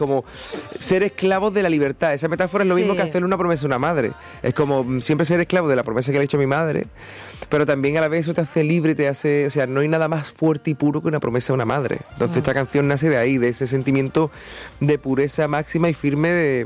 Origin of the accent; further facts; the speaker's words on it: Cádiz, Andalusia, Spain; Yo soy de CAI.